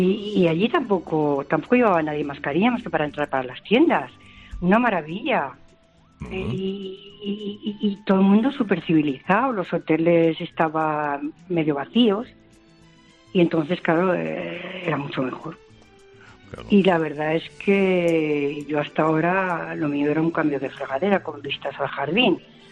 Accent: Zaragoza, Aragon, Spain; Y luego llegamos a Zaragoza, que yo soy de Zaragoza

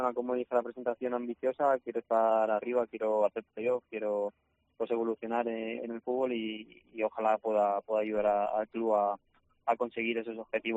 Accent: Logroño, La Rioja, Spain; yo particularmente vengo de Logroño y, bueno, venir aquí a Mallorca pues es un cambio importante

